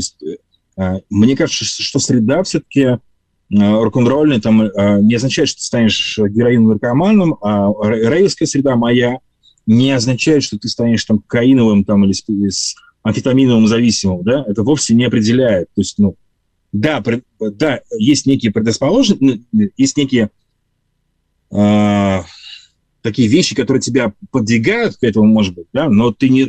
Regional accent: Saint Petersburg, Russia; Мы все петербуржцы

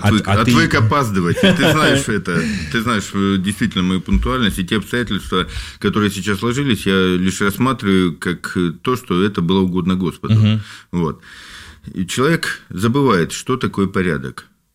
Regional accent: Komi Republic, Russia; born there; now in Saint Petersburg, Russia; Я родился на севере, под Воркутой

